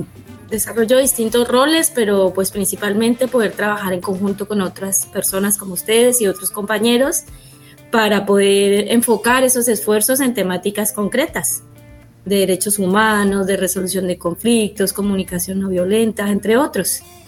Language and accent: Spanish; Bogotá, Colombia; moved away as an adult; now in Buenos Aires, Argentina; Soy una colombiana radicada hace 12 años en Buenos Aires. También soy comunicadora de la ciudad de Bogotá